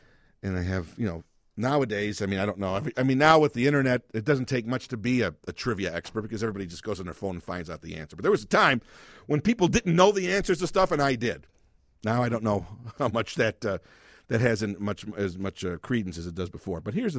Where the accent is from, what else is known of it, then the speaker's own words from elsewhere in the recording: Chicago, Illinois, United States; I've been born and raised in Chicago. I love Chicago. I've lived here my whole life. I am a Chicago Northwest Sider and proud of it.